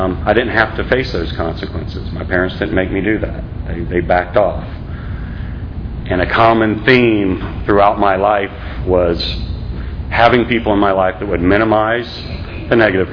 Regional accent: Winter Haven, Florida, United States; So I was raised in Winter Haven. If you guys don't know, it's about an hour east of here, in the middle of nowhere.

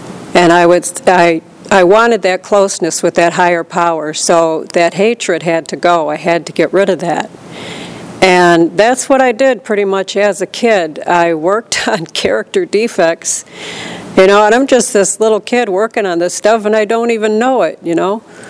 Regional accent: Michigan, United States; I'm from Michigan originally.

